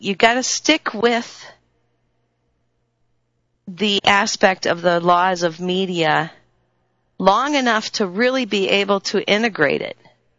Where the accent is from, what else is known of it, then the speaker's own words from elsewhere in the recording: United States; I have a grasp on how ignorant I am as an American. And it's because I never had the opportunity of an education outside of an American education.